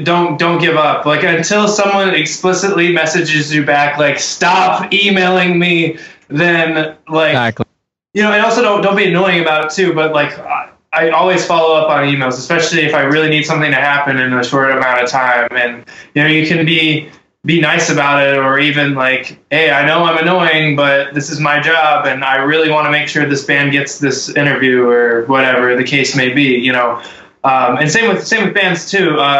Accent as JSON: {"language": "English", "region": "Texas", "country": "United States", "tie": "born there", "lives_now": "Ohio, United States", "said": "I was born in Texas. I live in Ohio now."}